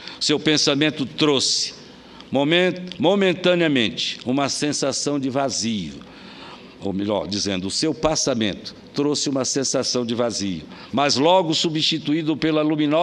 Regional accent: Piauí, Brazil; Eu, como piauiense

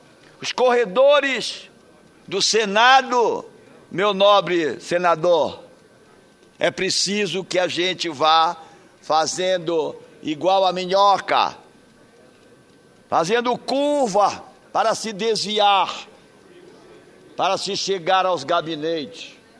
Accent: Curralinho, Pará, Brazil; da minha terra, da cidade de Curralinho, no meu querido Marajó

